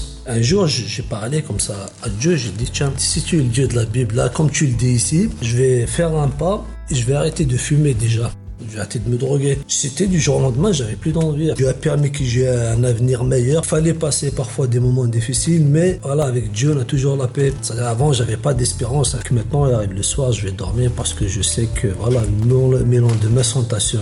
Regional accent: Algeria; je suis algérien.

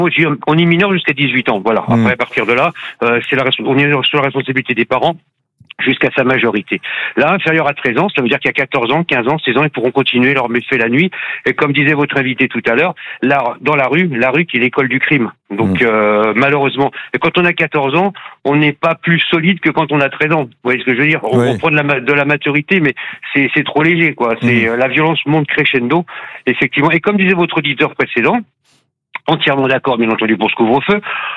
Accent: Cannes, Provence-Alpes-Côte d'Azur, France; Je ne suis pas breton, moi je suis de Cannes.

